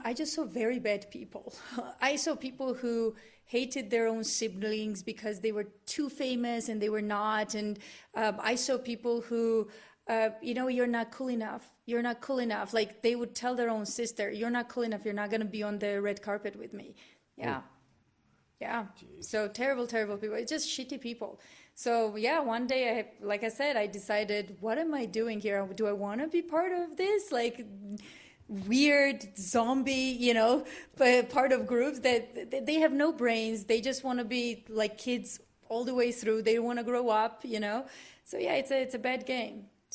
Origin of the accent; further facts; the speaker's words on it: Georgia, United States; born there; first of all, I was born in Georgia.